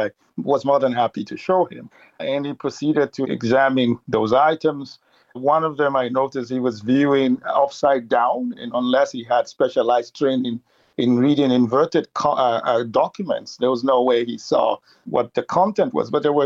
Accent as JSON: {"language": "English", "country": "Nigeria", "tie": "born or raised there", "moved": "as an adult", "lives_now": "Canada", "said": "I grew up in Nigeria and migrated to Canada for graduate studies and subsequently began my academic career."}